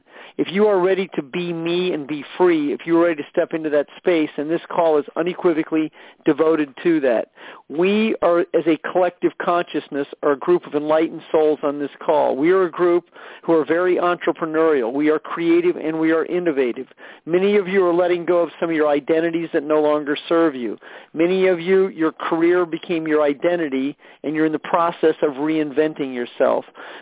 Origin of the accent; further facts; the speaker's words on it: Omaha, Nebraska, United States; I grew up in the Kansas City, Omaha, Nebraska area, spent much time in the St. Louis, Missouri area myself.